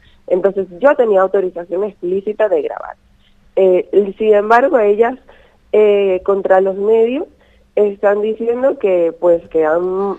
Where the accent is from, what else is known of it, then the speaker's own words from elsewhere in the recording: Venezuela; now in Spain; los dos vivimos lejos de nuestras familias. Él es de Andalucía y yo soy de Venezuela.